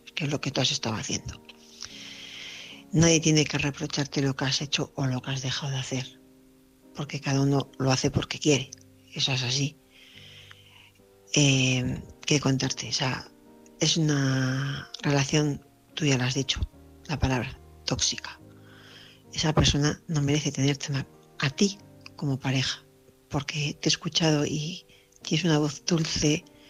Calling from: Vitoria, Basque Country, Spain; soy corresponsal de Vitoria.

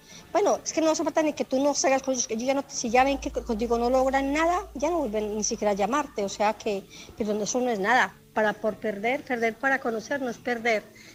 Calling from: Barcelona, Catalonia, Spain; de Barcelona.

